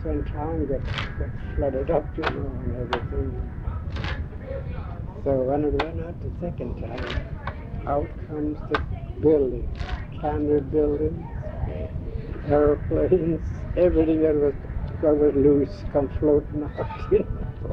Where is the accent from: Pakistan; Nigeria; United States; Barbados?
United States; Chignik, Alaska; See, Chigenik is my hometown.